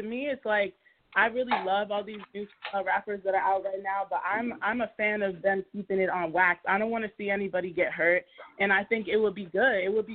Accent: New York, United States; Like, I'm from New York, like, I didn't really know much about Suki

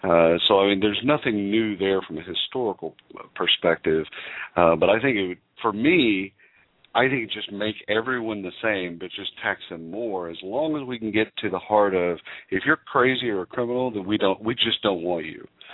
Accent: United States; I have a drastically different take on this, and a lot of it has to do with being American Indian.

